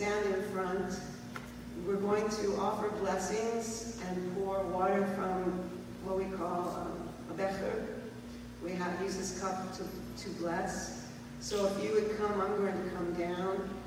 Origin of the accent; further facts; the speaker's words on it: New Mexico, United States; because I'm from New Mexico, the word migrant always rings a little strange